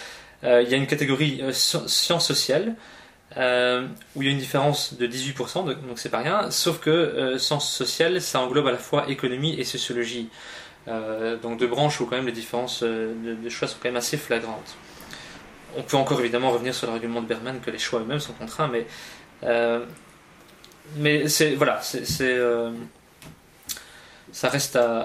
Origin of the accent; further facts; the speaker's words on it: Belgium; je ne pense pas que ce soit comme ça chez nous en Belgique